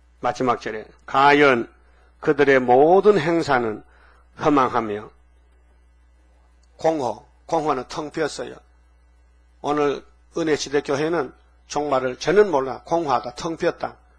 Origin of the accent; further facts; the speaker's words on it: Uiseong, North Gyeongsang, South Korea; 나는 경상북도 의성에서 왔어요.